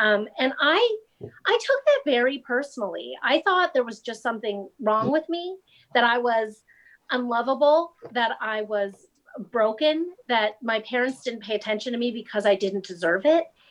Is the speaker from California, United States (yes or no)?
yes; Lafayette, California, United States; I was born and raised in Contra Costa County. I'm totally a local kid, sort of done wrong, but I grew up in Lafayette.